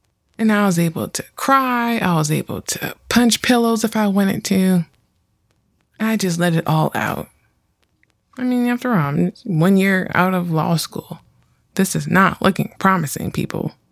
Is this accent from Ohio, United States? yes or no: no; California, United States; I'm from California, I've told you that.